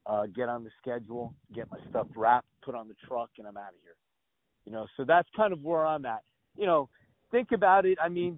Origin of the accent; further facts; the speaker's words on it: New Jersey, United States; I come from New Jersey. You know how they do it in New Jersey.